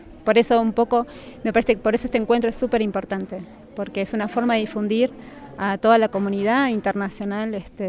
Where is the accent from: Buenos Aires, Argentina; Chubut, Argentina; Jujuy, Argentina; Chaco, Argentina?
Buenos Aires, Argentina; vengo de Buenos Aires, Argentina.